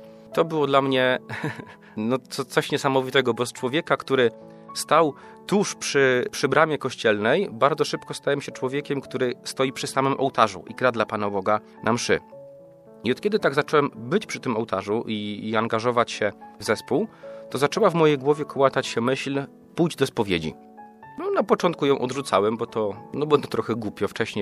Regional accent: Bełchatów, Łódź Voivodeship, Poland; Ja pochodzę z Bełchatowa, to jest miejscowość około 120 km stąd, 2 godzinki samochodem, niecałe 2 godziny

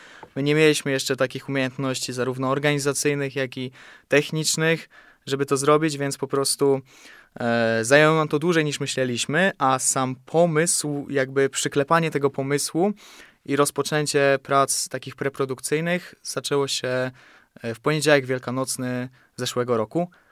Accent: Kalisz, Greater Poland Voivodeship, Poland; wszyscy jesteśmy z Kalisza albo z okolic.

